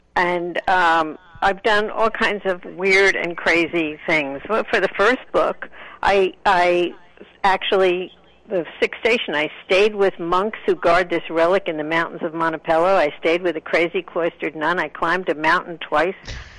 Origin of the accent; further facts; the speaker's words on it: Hicksville, New York, United States; I grew up in Hicksville, Long Island.